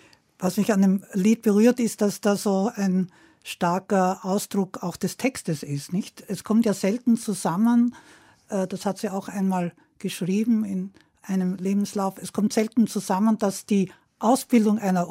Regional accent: Germany; accent: Austrian; Ich war eine Frau. Ich war eine Deutsche, die österreichisch redete.

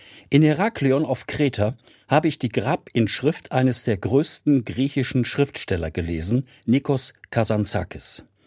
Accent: North Rhine-Westphalia, Germany; Als Westfale

